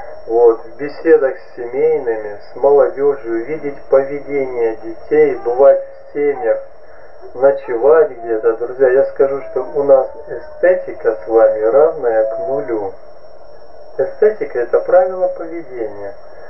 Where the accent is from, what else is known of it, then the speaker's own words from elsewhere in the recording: Kazakhstan; now in Ukraine; первый раз вообще я на Западной Украине, хотя 22-й год живу на Украине. Сам родился и вырос в Казахстане.